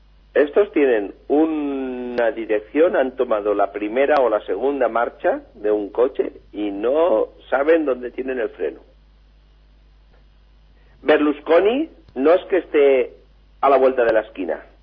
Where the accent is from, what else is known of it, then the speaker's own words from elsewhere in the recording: Valencia, Valencian Community, Spain; somos del Cabañal y de Valencia.